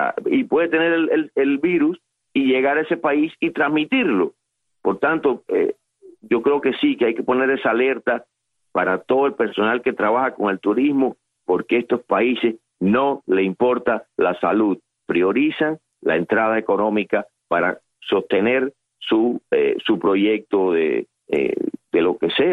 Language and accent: Spanish; Cuba; yo, a pesar de que estoy acá, sigo siendo cubano y mi amor está con Cuba y mi corazón está con ellos.